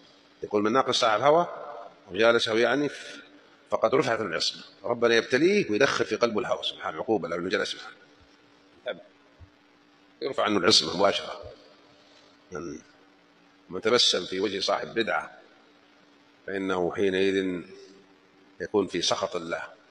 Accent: Mecca, Makkah Province, Saudi Arabia; كلمة في حجاز عندنا في مكة

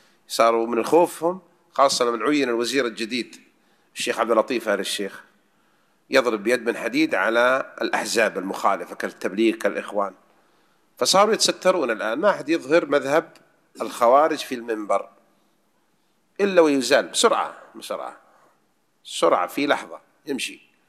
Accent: Saudi Arabia; عندنا في المملكة العربية السعودية

